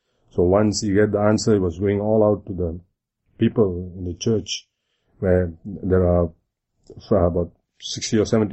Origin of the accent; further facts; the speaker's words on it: Malaysia; I'm from Malaysia.